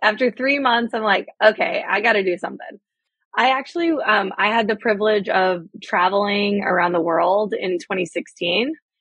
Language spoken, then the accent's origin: English; Austin, Texas, United States; now in Columbus, United States; I grew up in Austin and I lived there for 28 years.